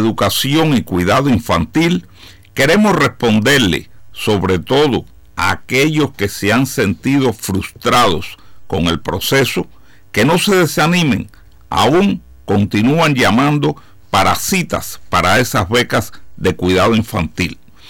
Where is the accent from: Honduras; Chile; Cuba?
Cuba; born there; Nací en Cuba, pero un extranjero tiene aquí más derechos que yo.